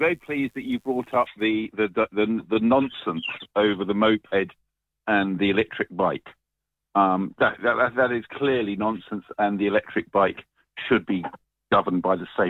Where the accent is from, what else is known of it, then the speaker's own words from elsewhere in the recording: Brighton, South East England, United Kingdom; I was brought up in Brighton, so I remember the fights between the mods and the rockets.